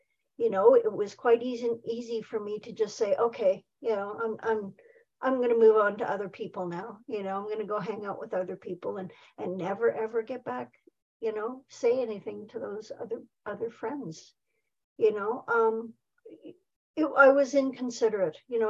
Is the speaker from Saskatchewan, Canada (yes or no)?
yes; Saskatoon, Saskatchewan, Canada; now in British Columbia, Canada; I do miss my hometown for sure. I get back and visit, but I love it here. And it was also the place where I had my son, you know, and it is the place I've gotten sober. And one of the things when I was back in Saskatoon